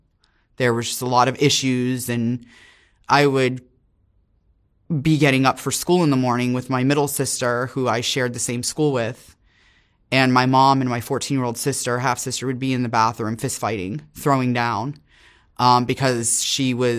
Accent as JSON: {"language": "English", "town": "Miami", "region": "Florida", "country": "United States", "tie": "born or raised there", "said": "Miami, Florida. I grew up in Miami, Florida, North Dade."}